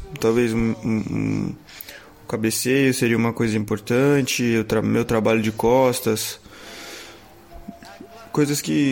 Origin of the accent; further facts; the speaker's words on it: Italy; carbonara, italiano, né, já que eu sou italiano.